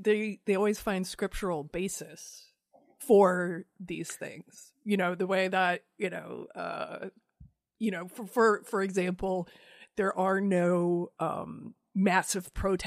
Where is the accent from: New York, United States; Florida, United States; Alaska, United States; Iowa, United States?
Iowa, United States; I grew up in Iowa.